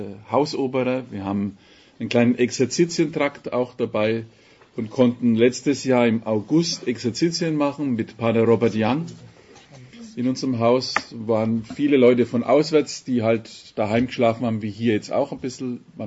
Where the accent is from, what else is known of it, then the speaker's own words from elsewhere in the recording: Bavaria, Germany; accent: Franconian; now in Munich, Germany; Also ich bin aus München oder in München stationiert, bin aber ein Franke. Das schlägt manchmal durch. Fränkisch kriege ich nicht immer raus.